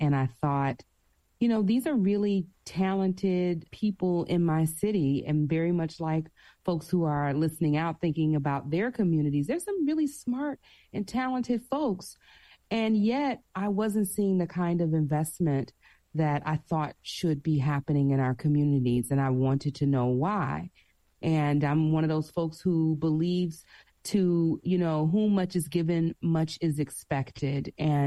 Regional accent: Prichard, Alabama, United States; I am from Alabama, from the Gulf Coast. I am from a little bedroom community of Mobile right next door called Pritchard, Alabama. Mm-hmm. And it's got about, 25,000 people there.

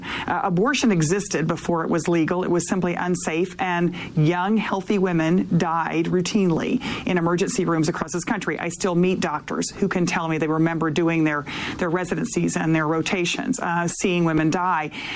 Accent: Texas, United States; My home state of Texas, where they actually have basically tried to outlaw abortion almost completely

